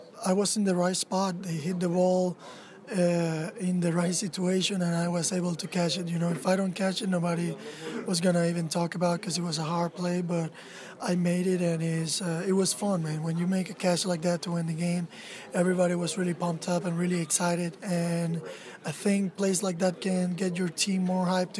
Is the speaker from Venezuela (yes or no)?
yes; Maracaibo, Zulia, Venezuela; I was born in Maracaibo, Venezuela. I grew up there